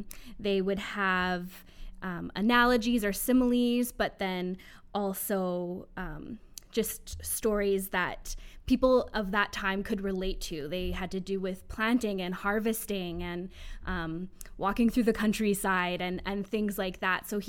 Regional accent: Langley, British Columbia, Canada; moved away as an adult; also born or lived in Abbotsford; now in Edmonton, Canada; I grew up in Langley, and then after Bible college, I moved to Abbotsford and got married, and my husband's from Abbotsford

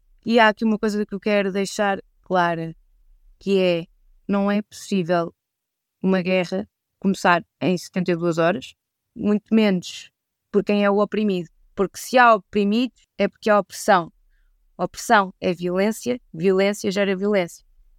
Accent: Cascais, Lisbon, Portugal; E ele perguntou de onde é que nós éramos. Ah, somos de Cascais.

